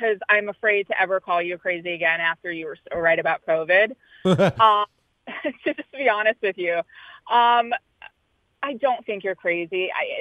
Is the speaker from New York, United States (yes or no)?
yes; New York, United States; I'm originally a New Yorker, but we live in like a suburb of D.C.